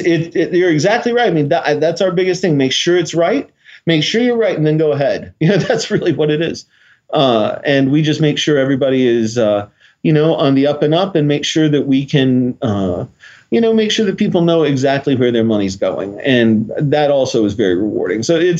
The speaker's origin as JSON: {"language": "English", "town": "Nashville", "region": "Tennessee", "country": "United States", "said": "You guys know I'm originally from Nashville, right?"}